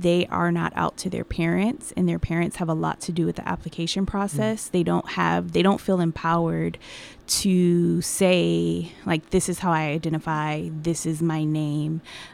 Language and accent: English; Buffalo, New York, United States; moved away as an adult; I have been living in the Pacific Northwest for the past 14 years to work. I work out at EWU. I'm originally from Buffalo, New York.